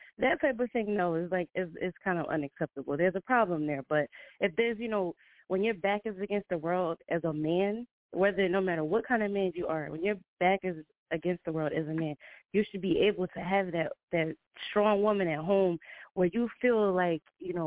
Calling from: New Jersey, United States; I'm calling from Jersey … COO of Fano Music and Di Bernardo Productions.

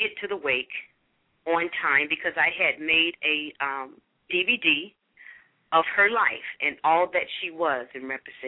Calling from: Phoenix, Arizona, United States; I'm calling in from Phoenix, Arizona.

